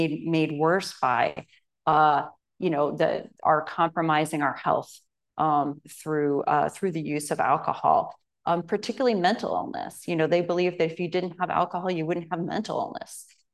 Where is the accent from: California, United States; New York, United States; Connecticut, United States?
Connecticut, United States; I was raised a Congregationalist. I don't, you know, it's a, I was raised in Connecticut.